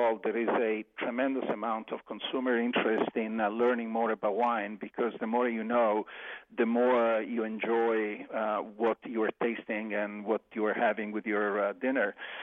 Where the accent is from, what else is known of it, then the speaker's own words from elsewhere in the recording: Italy; moved away as an adult; now in United States; I was born and raised in Italy and then came to the United States to go to school and then graduate school